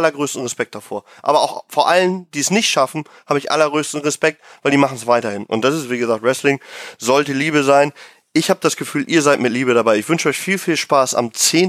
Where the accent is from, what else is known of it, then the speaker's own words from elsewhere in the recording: Austria; warum werden wir da immer nur als Österreicher drauf reduziert?